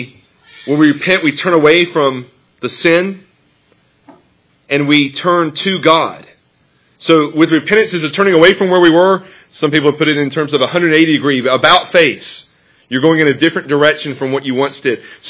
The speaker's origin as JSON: {"language": "English", "region": "the South", "country": "United States", "tie": "born or raised there", "said": "And I told you guys before, I grew up in the South. You can't find anybody in the South who's not going to heaven, right?"}